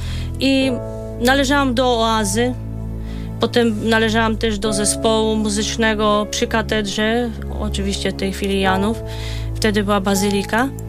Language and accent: Polish; Toruń, Kuyavian-Pomeranian Voivodeship, Poland; Jestem w ogóle z Torunia, mieszkałam na Starówce Toruńskiej. W tych latach, kiedy przebiegało moje dzieciństwo, to mówiło się dzieci starówki.